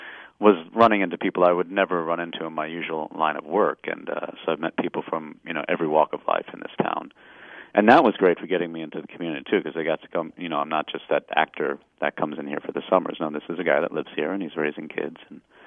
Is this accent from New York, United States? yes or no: yes; New York, United States; I just always thought there always were ambulances. I was from New York. I never even thought that some towns have a volunteer.